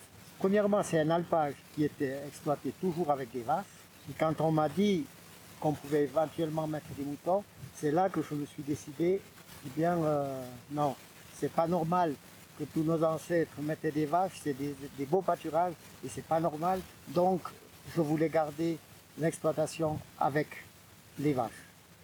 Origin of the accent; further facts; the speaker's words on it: Valais, Switzerland; elle m'a suivi en tant que bon valaisan et un peu macho